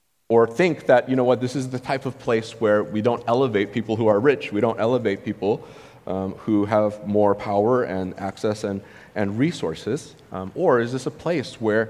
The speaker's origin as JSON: {"language": "English", "country": "United States", "tie": "born or raised there", "said": "They don't know what it's like to be a minority person growing up in America."}